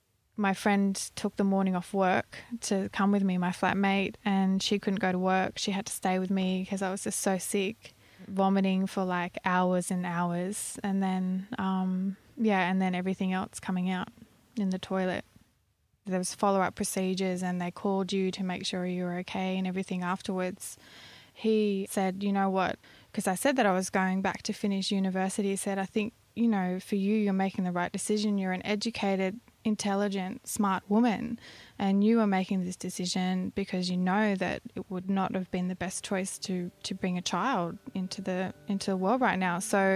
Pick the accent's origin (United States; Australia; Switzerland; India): Australia; once I got back to Australia, my hometown at my parents' place, trying to go back to Sydney